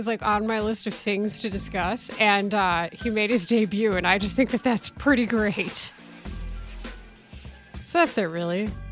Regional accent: Dallas, Texas, United States; also born or lived in Houston / Austin; I was born and raised in Dallas, and I spent significant time in Houston and also lived in Austin.

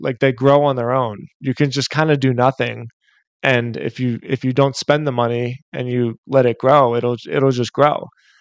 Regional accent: Philadelphia, Pennsylvania, United States; Like I said, I'm from Philly.

